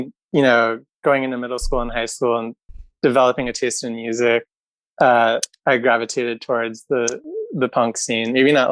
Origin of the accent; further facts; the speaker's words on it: Bedford, New York, United States; Yeah, I'm from a small town called Bedford. It's where Ralph Lauren's country estate is.